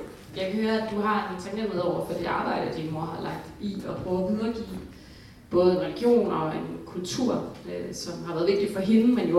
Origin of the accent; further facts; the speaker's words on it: West Jutland, Denmark; noget af det, som jeg husker fra min barndom der i Vestjylland